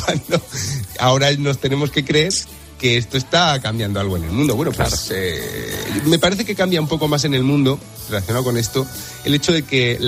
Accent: Region of Murcia, Spain; encima soy murciano, tío, hacer trabajar a un murciano en verano

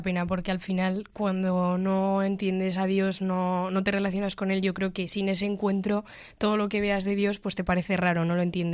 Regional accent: Pamplona, Navarre, Spain; Yo tengo 22 años también, me gradué en mayo como enfermera y trabajo en San Juan de Dios y soy de Pamplona.

